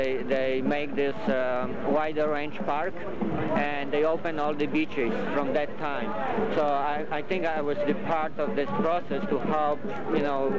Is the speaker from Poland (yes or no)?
yes; Poland; English is a second language; now in Mountain View, United States; I'm originally from Poland.